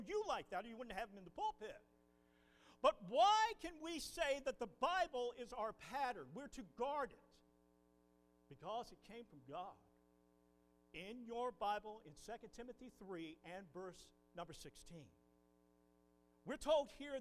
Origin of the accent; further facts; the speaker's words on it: Kingsport, Tennessee, United States; also born or lived in Ohio; I was born in Ohio. I was raised in East Tennessee, in Kingsport.